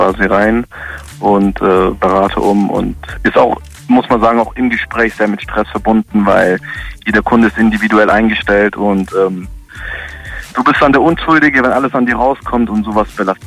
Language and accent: German; Trier, Rhineland-Palatinate, Germany; ich bin 19 Jahre alt und komme aus Trier.